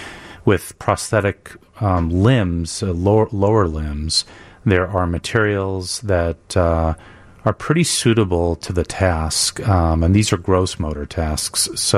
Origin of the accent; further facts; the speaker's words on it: New York City, New York, United States; moved away as an adult; now in Chicago, United States; So I grew up in New York City and came to Northwestern to study prosthetics. Fell in love with the city of Chicago and stayed.